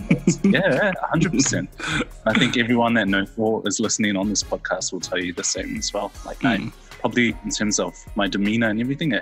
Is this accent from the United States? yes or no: no; South Auckland, Auckland, New Zealand; also born or lived in Brisbane / Sydney; Born and raised in South Auckland, then moved over with my parents to Brisbane, and then I kind of wanted to flee the pack, so I kind of moved over to Sydney by myself